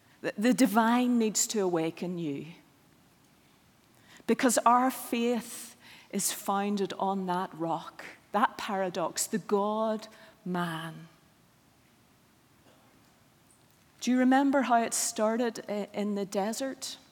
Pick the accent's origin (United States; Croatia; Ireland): Ireland; when I was your age growing up in Ireland, stones were used to throw at the enemy.